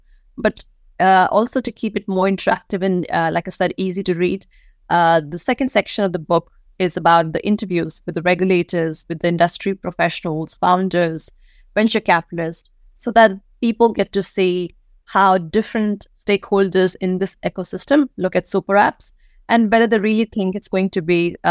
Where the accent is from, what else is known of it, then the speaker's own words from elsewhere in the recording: Delhi, India; also born or lived in Agra / Bangalore; I come from India. I grew up in the capital city, but originally I'm from Agra. That's where I was born. Spent some years in Bangalore, the tech capital of the country.